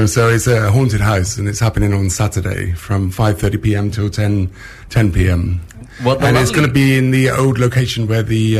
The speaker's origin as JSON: {"language": "English", "region": "England", "country": "United Kingdom", "said": "I come from England as well."}